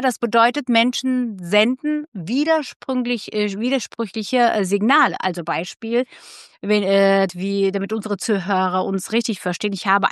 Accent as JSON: {"language": "German", "region": "Istanbul", "country": "Turkey", "tie": "born or raised there", "second_language": "German", "moved": "yes", "said": "ich bin ja in Istanbul geboren und aufgewachsen."}